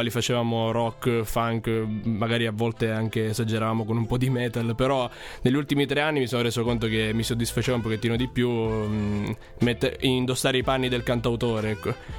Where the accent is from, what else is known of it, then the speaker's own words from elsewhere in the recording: Sicily, Italy; io sono siciliano di Siracusa, di un paesino vicino Siracusa